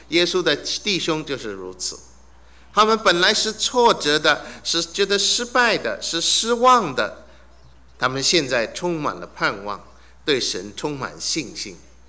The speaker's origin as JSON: {"language": "Chinese", "town": "Suzhou", "region": "Jiangsu", "country": "China", "accent": "Wu", "said": "因为我是苏州人，讲话比较像吴侬软语"}